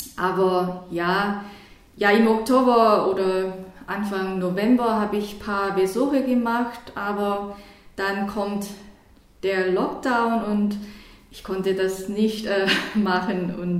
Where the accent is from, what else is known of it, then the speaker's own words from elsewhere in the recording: South Korea; born there; first language Korean; German is a second language; also born or lived in North Africa; Ich bin in Südkorea geboren, also meine Muttersprache ist Koreanisch und dann Englisch als die erste Fremdsprache habe ich in Korea gelernt. Und dann, ich war in Nordafrika für 2 Jahre und von daher habe ich Arabisch gelernt